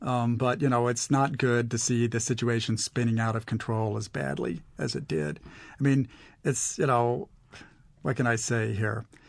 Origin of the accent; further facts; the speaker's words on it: United States; And since I'm an American, I naturally think Washington ought to be telling everybody else how to live.